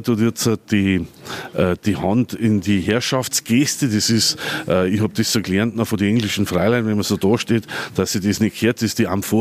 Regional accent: Bavaria, Germany; wo man jetzt als Niederbayer

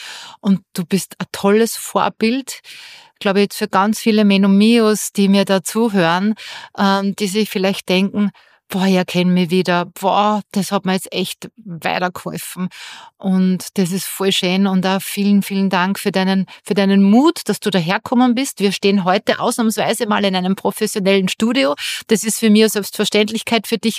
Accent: Austria; Sei es jetzt bei uns in Österreich das Pensionssplitting und so weiter.

